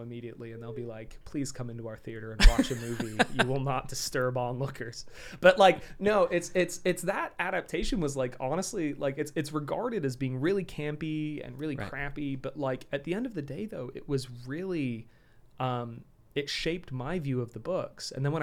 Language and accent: English; United Kingdom; And being British, I crave disappointment